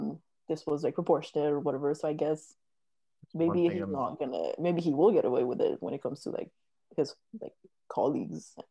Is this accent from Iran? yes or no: yes; Iran; now in Toronto, Canada; No, I'm from Iran.